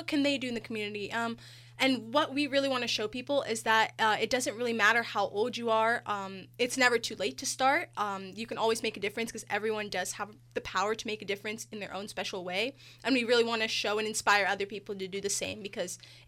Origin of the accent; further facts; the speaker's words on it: Ashburn, Virginia, United States; We're from Northern Virginia, around Ashburn, Virginia.